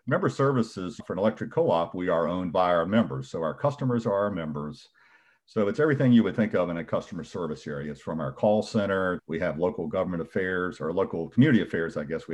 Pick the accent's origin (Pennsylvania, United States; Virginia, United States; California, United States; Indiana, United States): Virginia, United States; I grew up in Augusta County, just a couple hours south of the Winchester Front Royal area, and still consider myself a Valley boy. Family's still there and we call that home.